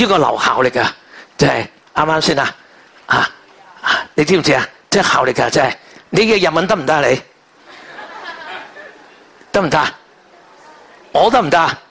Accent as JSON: {"language": "Cantonese", "country": "Hong Kong", "lives_now": "United Kingdom", "said": "因为如果单靠我哋香港人都未够"}